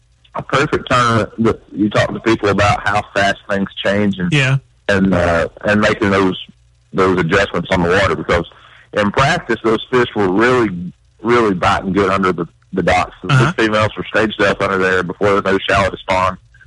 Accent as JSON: {"language": "English", "region": "Tennessee", "country": "United States", "tie": "born or raised there", "said": "Growing up in East Tennessee, I guess it's kind of a common thing, I guess, to use a spinning rod year round."}